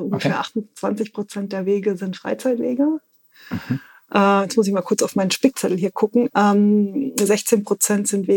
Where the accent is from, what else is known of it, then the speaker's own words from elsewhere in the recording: Southern Germany, Germany; Ich bin eigentlich aus Süddeutschland